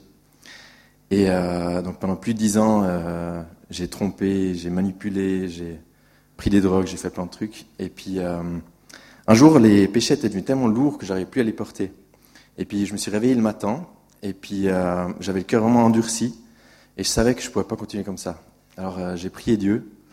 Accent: Appenzell, Switzerland; French is a second language; now in Lausanne, Switzerland; j'ai 28 ans. Je vis à Lausanne depuis 8 ans et j'ai grandi en Appenzell, en Suisse allemande.

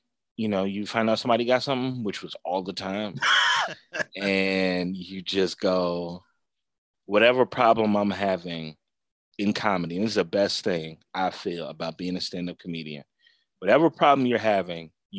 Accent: Chicago, Illinois, United States; you know, I'm from Chicago

